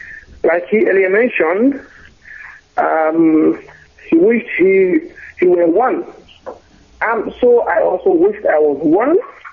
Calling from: Germany; Good evening, everyone in Munich. … from Germany here as well.

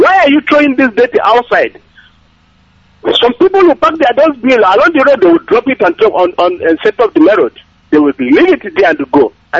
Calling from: Mpo, Anambra, Nigeria; I am calling from Anambra State, Mpo, precisely.

